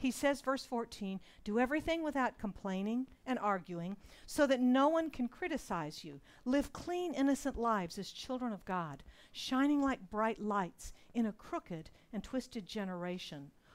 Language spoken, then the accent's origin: English; Singapore; I didn't grow up in Hong Kong. I grew up in Singapore a long time ago.